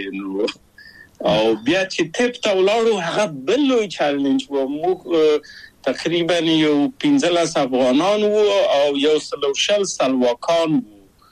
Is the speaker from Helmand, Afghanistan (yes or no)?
no; Kabul, Afghanistan; moved away as an adult; also born or lived in Czechoslovakia